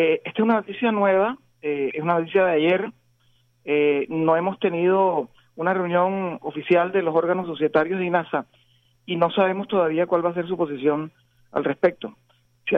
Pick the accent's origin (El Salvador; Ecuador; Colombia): Colombia; Barranquilla, Atlántico; yo lo recuerdo como barranquillero que soy